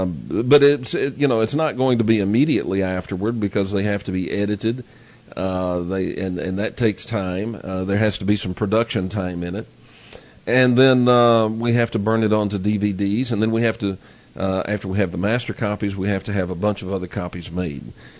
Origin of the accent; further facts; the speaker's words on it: Texas, United States; I grew up in Texas, as if you can't tell by my accent. I grew up in Texas. A wonderful place.